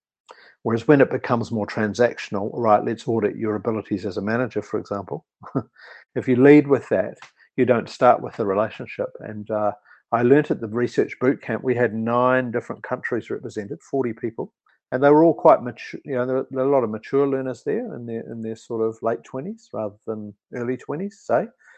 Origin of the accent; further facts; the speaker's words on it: New Zealand; And whereas we came from New Zealand going, right, we're going to workshop this with continuums.